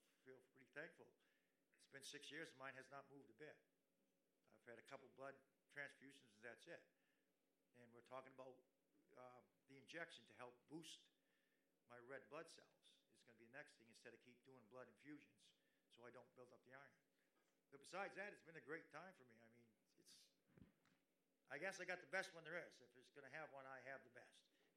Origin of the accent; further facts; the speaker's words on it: Maine, United States; I'm from Maine.